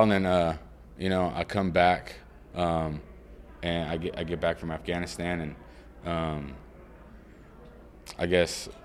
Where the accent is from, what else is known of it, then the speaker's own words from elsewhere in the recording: California, United States; I mean, I'm a hippie from California.